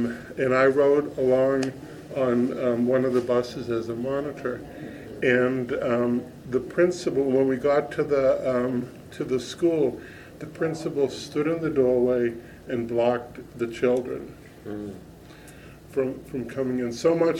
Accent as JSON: {"language": "English", "town": "Boston", "region": "Massachusetts", "country": "United States", "said": "And I'm from Boston, and so I did. I went back to Boston because I was."}